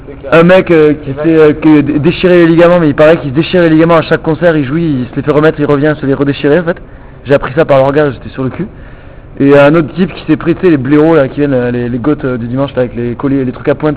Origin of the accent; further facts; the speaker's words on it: Toulouse, Occitanie, France; un des endroits où on a été le moins bien accueilli, c'est chez nous à Toulouse, quoi.